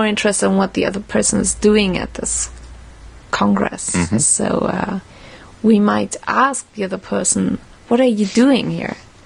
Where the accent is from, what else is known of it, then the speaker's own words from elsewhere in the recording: Finland; English is a second language; I come from Finland, but whatever.